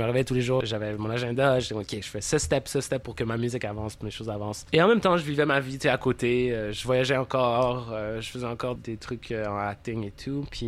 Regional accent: Canada; Je suis canadien.

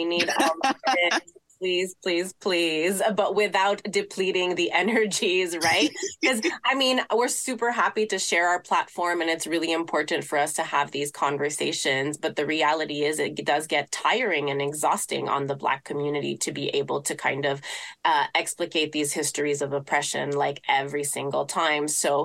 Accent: Philippines; Like as a Filipino, I do recognize I come from a marginalized community in many ways.

